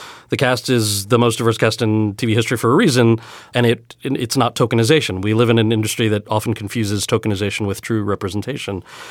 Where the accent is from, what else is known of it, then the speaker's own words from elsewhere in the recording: Freehold, New Jersey, United States; also born or lived in Montclair; I was born in Montclair. I grew up right outside of Freehold.